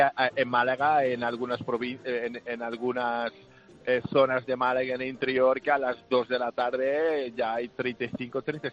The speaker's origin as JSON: {"language": "Spanish", "country": "Portugal", "said": "No, yo soy portugués."}